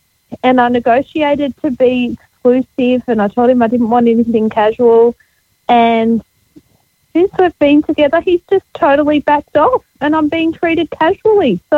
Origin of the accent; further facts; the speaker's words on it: Australia; I'm from Australia